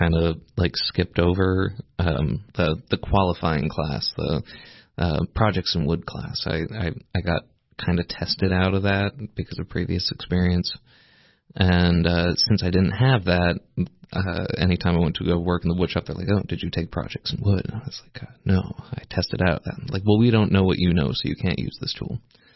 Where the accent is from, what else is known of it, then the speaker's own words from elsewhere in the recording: Collierville, Tennessee, United States; Growing up in Tennessee, I had my mother would put on these arts festivals in Collierville, Tennessee, and the Mulberry Festival